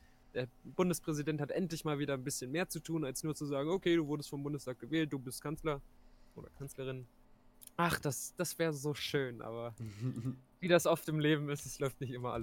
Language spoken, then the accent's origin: German; Göttingen, Lower Saxony, Germany; in meiner Heimatstadt Göttingen